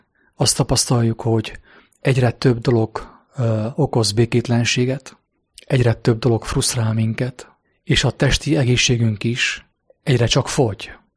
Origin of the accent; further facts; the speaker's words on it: Gheorgheni, Harghita, Romania; két Isten van Gyergyóban, az én szülővárosomban